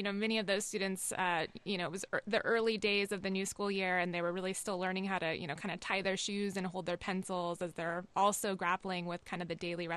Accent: Anchorage, Alaska, United States; I grew up in Anchorage, Alaska, and at my elementary school, there were two students who were selected

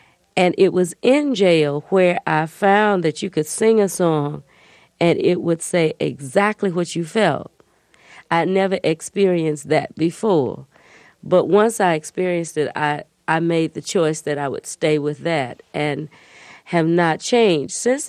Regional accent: Albany, Georgia, United States; I grew up in Albany. I never knew that there was anything different about the choral congregational style in Albany.

